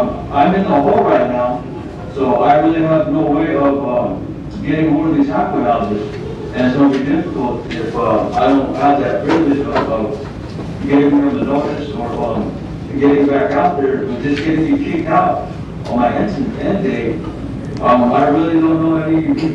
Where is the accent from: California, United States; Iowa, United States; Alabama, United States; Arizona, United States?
Arizona, United States; Tucson; I'm from Tucson.